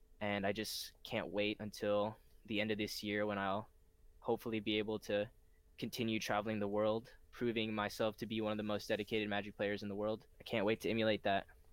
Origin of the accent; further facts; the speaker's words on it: Missouri, United States; I would say I was one of the better FIFA players in my hometown in Missouri.